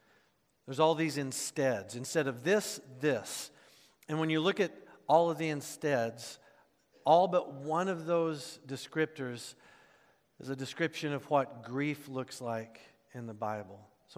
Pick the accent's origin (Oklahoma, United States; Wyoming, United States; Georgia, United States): Oklahoma, United States; We used to have this phrase growing up in Oklahoma.